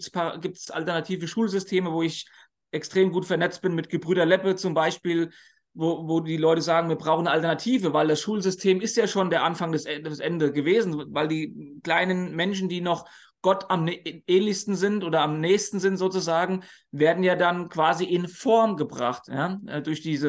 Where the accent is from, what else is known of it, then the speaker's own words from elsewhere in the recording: Germany; Und dann ist man irgendwo auch als Deutscher so ein bisschen beruhigter